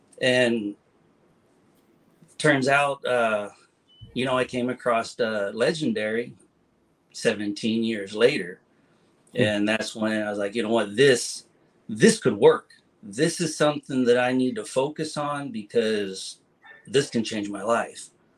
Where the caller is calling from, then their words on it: Edinburg, Texas, United States; From Edinburgh, Texas.